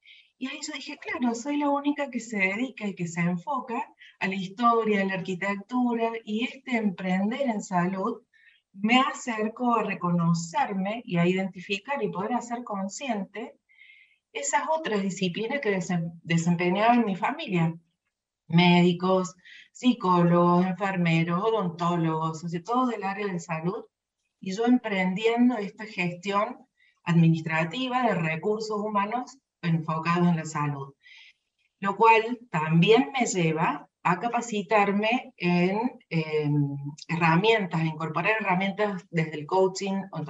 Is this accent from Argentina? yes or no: yes; Córdoba, Argentina; soy de la ciudad de Córdoba, nací en Córdoba, Argentina. Me caracteriza esa esencia italiana, ya que soy segunda generación de italianos en Argentina y segunda generación de polacos en Argentina.